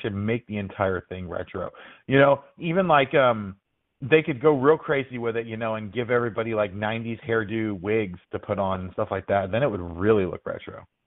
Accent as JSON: {"language": "English", "region": "Maryland", "country": "United States", "said": "I didn't latch on immediately to the team because, you know, I came from Maryland. So I was a Maryland fan for a while"}